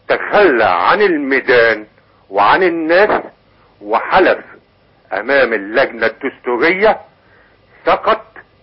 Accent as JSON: {"language": "Arabic", "town": "Alexandria", "region": "Alexandria Governorate", "country": "Egypt", "said": "انا من اسكندرية."}